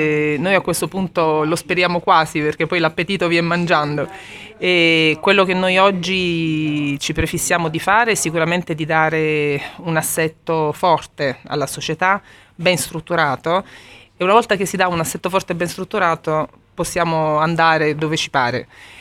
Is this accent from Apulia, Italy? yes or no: yes; Foggia, Apulia, Italy; io, come tutti sapranno, sono di Foggia, per cui per me è un derby